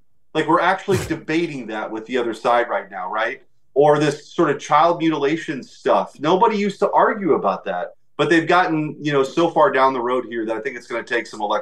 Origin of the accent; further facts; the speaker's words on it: United States; I sure hope so as an American.